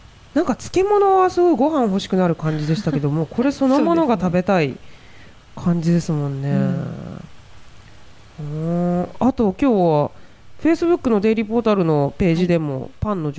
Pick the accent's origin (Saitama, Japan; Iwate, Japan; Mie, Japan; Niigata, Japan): Saitama, Japan; Hanno; 地元が飯能駅の自販機にコモのパン入ってたな。